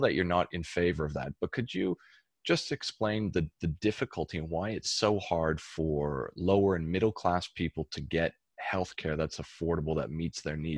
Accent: Canada; now in Australia; I'm a Canadian who now lives in Australia

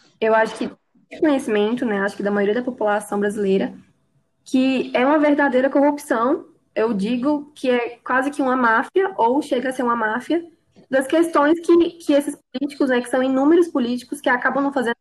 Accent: Brazil; A nossa cultura, a nossa identidade como brasileiro, como cidadão.

